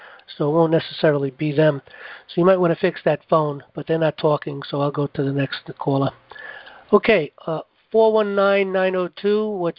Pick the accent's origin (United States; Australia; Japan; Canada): United States; New York City, New York; I grew up in New York City in the Bronx.